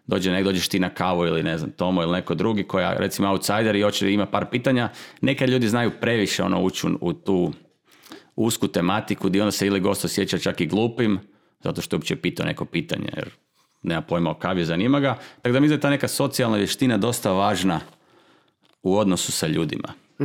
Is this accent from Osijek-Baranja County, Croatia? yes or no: no; Zagreb, City of Zagreb, Croatia; rođen sam u Zagrebu, živim u Zagrebu, volim Zagreb